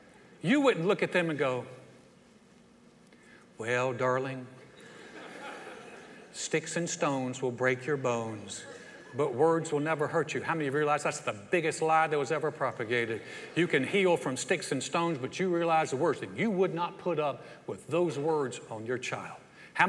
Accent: the South, United States; I am from the South. That is not how we fight.

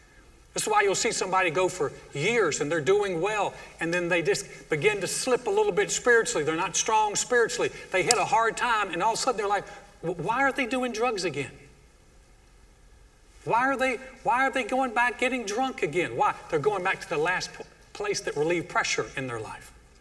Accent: North Carolina, United States; And growing up in North Carolina, they're big on basketball.

